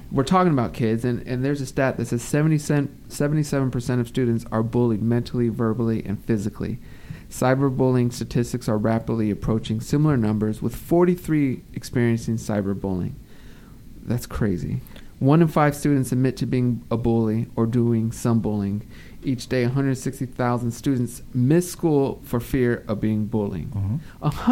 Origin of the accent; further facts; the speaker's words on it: California, United States; Well, so, I mean, I'm from California. I'm not from the South, so I don't know all the facts and histories of Confederate flag